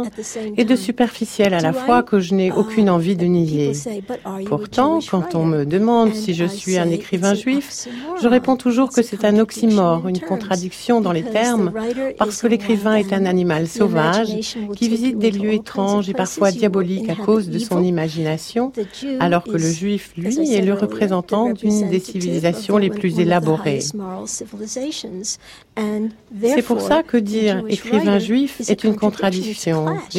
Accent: United States; Je suis américaine, je suis juive, je suis écrivain.

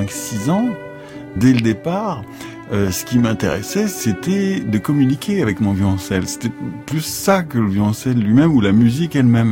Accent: Nantes, Pays de la Loire, France; born there; je suis violoncelliste, je suis né en 1972 à Nantes.

